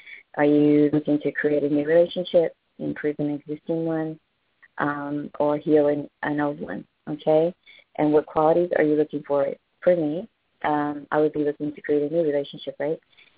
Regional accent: North Carolina, United States; accent: southern; I'm from North Carolina, so I grew up with them, and I'm one myself

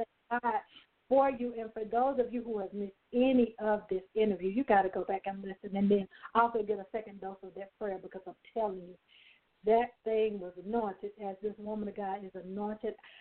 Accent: Gaffney, South Carolina, United States; The Lord told me to do a book, a vision board party in my hometown of Gaffney, South Carolina.

